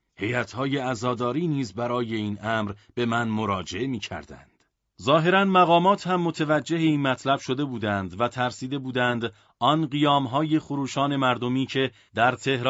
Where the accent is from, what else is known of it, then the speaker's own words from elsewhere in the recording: Mashhad, Razavi Khorasan, Iran; حکمی مبنی بر تبعید من به مشهد، یعنی شهر خودم، صادر کرد.